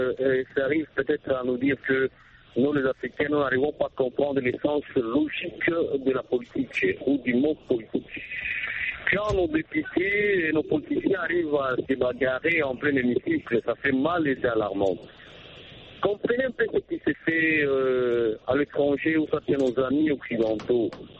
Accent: DR Congo; ici chez nous en RDC

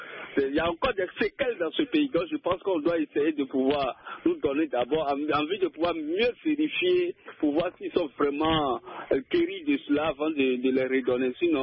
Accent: Côte d’Ivoire; also born or lived in Benin; Je suis ivoirien béninois

